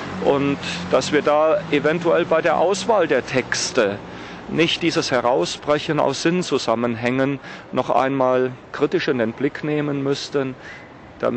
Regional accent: Germany; Wir dürfen nicht verschweigen als Deutsche

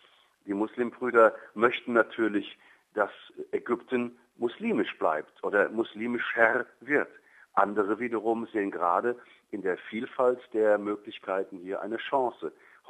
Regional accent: Germany; Also es ist nicht so ein Familienfest wie bei uns in Deutschland

